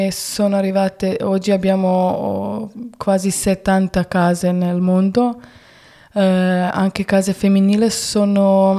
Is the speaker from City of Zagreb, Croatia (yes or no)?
yes; Zagreb, City of Zagreb, Croatia; Italian is a second language; Io sono da Zagabria, di Croazia.